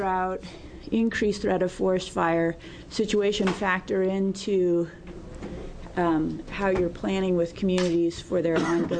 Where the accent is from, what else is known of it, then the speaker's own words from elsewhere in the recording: Oregon, United States; And I grew up in the Rogue Valley, so the Medford column.